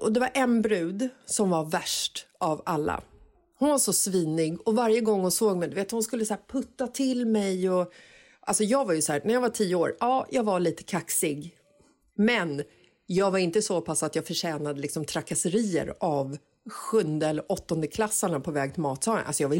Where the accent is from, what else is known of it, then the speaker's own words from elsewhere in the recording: Stockholm, Stockholm County, Sweden; jag var en liten tös, kanske 10 år gammal, så växte jag upp i Bagarmossen